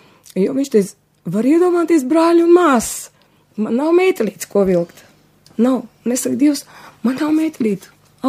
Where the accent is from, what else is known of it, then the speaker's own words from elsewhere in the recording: Riga, Latvia; born there; esmu dzimusi Līgā, pašā centrā.